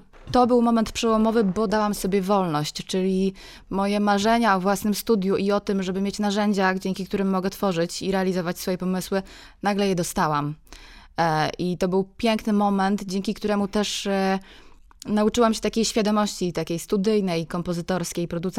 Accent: Łańcut, Subcarpathian Voivodeship, Poland; Tak, pochodzę z Łańcuta konkretnie, chociaż Rzeszów to też jest moje miasto, moje mówię w cudzysłowie.

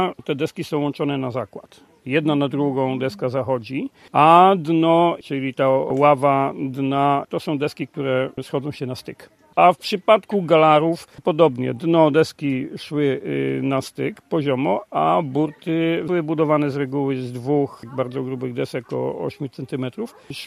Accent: Nowa Dęba, Subcarpathian Voivodeship, Poland; No ja urodziłem się w Nowej Dębie i od dziecka zetknąłem się z wodą

